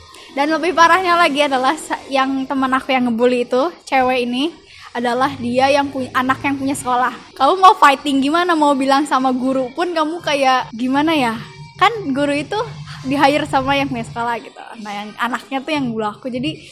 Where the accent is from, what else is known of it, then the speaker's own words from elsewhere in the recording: Bandung, West Java, Indonesia; Aku asli orang Bandung.